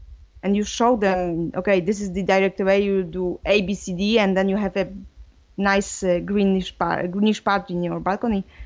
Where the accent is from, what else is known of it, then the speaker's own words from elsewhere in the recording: Poland; first language Polish; English is a second language; now in France; I'm living in France since 10 years now, I think. But now I'm coming from Poland. I think it's quite easy to detect that in my accent, but...